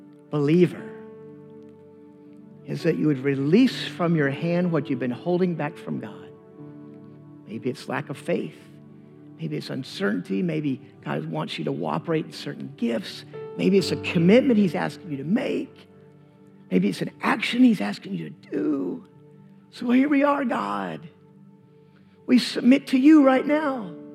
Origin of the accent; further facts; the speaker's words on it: Alabama, United States; I mean, after all, I'm from Alabama. Who doesn't love Jesus?